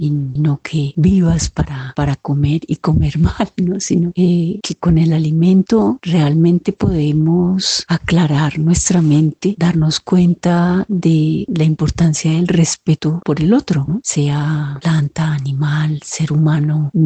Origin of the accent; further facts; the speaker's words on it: Bogotá, Colombia; Aquí llegué de Bogotá, nací en Bogotá, me crié y me eduqué en Bogotá